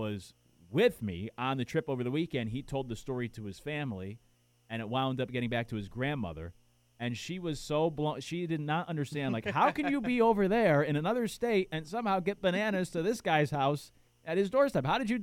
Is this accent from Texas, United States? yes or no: no; Connecticut, United States; we grew up in Connecticut. We grew up Hartford Whalers fans.